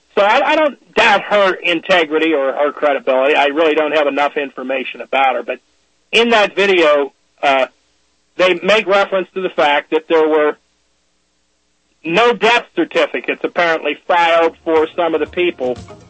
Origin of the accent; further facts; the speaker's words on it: Pennsylvania, United States; I want to invite them to come to my hometown in rural central Pennsylvania and see all the 150-pound kids going out with rifles and ammunition during hunting season.